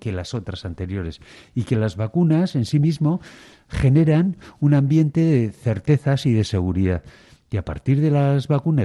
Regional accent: Bilbao, Basque Country, Spain; yo soy de Bilbao.

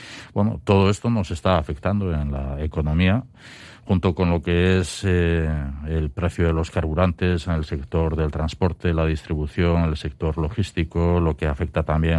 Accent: Basque Country, Spain; Es una máxima que nosotros tenemos como pueblo vasco de ofrecer lo que nos gustaría recibir

